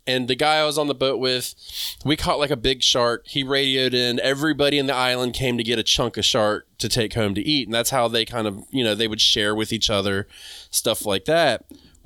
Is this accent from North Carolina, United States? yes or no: yes; North Carolina, United States; I'm from North Carolina.